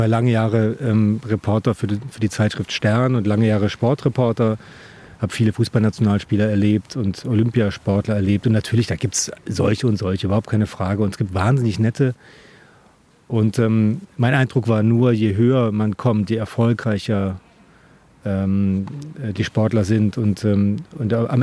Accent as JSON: {"language": "German", "region": "Baden-Württemberg", "country": "Germany", "said": "ich komme aus dem Süden, aus Baden, wo ich lange Jahre Mitglied des TC Bühlertal war"}